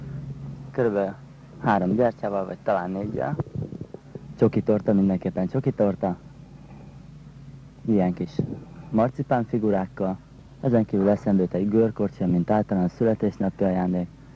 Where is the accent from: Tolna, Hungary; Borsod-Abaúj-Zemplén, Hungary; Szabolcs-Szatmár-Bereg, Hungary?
Tolna, Hungary; Szekszárd; born there; én Szekszárdon születtem